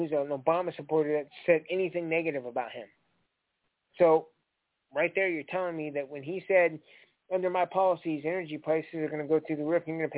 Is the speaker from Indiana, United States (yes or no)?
yes; Indiana, United States; I'm from Indiana, so Pence, I'm like, yay, he took Pence.